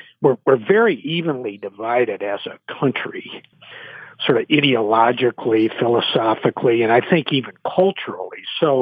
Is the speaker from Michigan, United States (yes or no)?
yes; Michigan, United States; I'm from West Michigan, and there's still a strong pro-life movement here